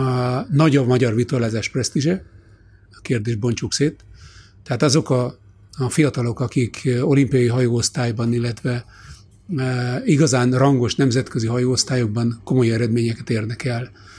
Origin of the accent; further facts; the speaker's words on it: Hungary; first language Hungarian; Én magyar vagyok, magyar az anyanyelmem, magyar volt az anyám, az apám, ebből a társadalomban szocializálódtam, és ez marad meg.